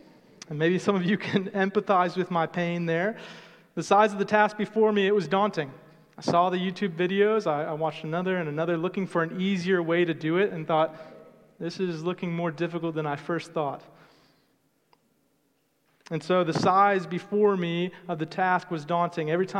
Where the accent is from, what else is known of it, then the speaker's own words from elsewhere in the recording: Florida, United States; We could enjoy the nice sunshine in the summer because we're from Florida.